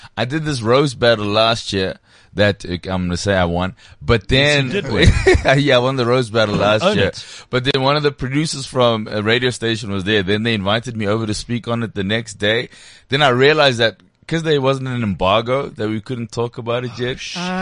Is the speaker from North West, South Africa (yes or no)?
no; Katlehong, Gauteng, South Africa; I grew up in Katlehong initially in the East Rand, and I went to schools there, and then I guess kind of like after 94, a lot of us moved from townships to kind of suburbs